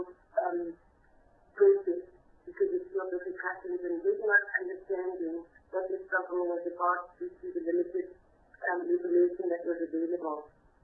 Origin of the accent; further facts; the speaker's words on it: Pretoria, Gauteng, South Africa; I'm South African, born and bred, and I grew up in the capital city of Pretoria, which is next to Joburg. I went to small country school, and also at a time during civil war in the country.